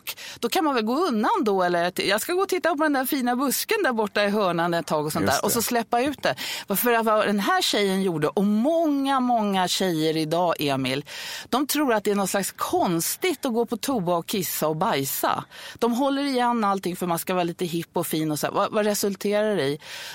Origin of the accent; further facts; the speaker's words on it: Stockholm, Stockholm County, Sweden; born there; jag är född på Södermalm i Stockholm